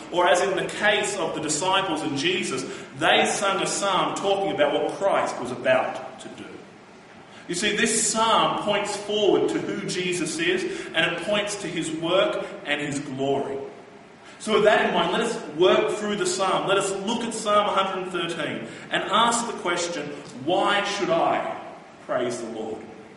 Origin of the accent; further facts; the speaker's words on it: Australia; Now, I'm an Aussie. I love my country.